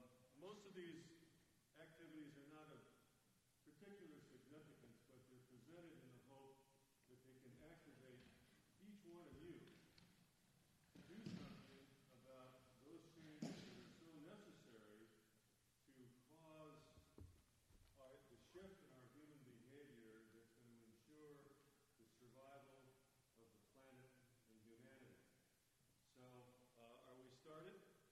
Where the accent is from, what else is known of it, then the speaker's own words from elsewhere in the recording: Hawaii, United States; About a bit about my background. I'm from Hawaii. I think that's important.